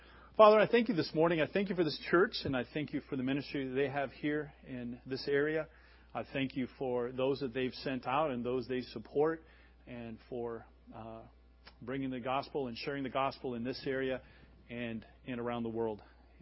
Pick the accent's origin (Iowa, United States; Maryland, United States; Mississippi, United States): Iowa, United States; Des Moines; growing up in Des Moines, we have an inner city. It's not as big as Minneapolis's inner city, but it's an inner city. And it was the area of town where I was growing up.